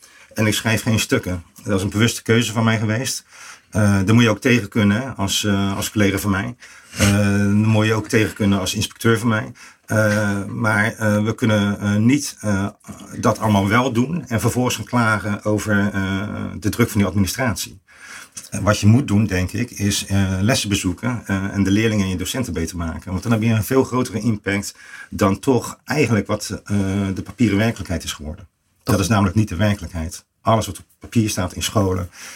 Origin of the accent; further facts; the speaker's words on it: Schiedam, South Holland, Netherlands; born there; Ik ben zelf geboren in Schiedam-Oost. Arbeidersgezin. Iedereen was arm, maar de straten waren schoon.